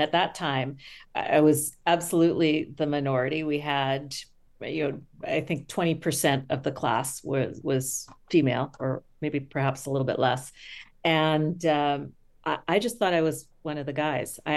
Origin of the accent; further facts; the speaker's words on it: Manitoba, Canada; So that's my hometown. That's still where I live.